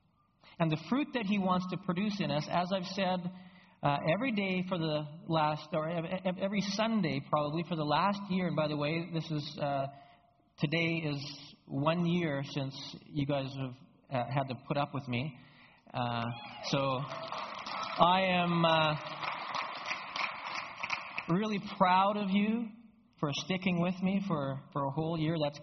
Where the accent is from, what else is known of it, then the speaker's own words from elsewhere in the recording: Alberta, Canada; because we're from Alberta. And, you know, fruit doesn't really grow well in Alberta.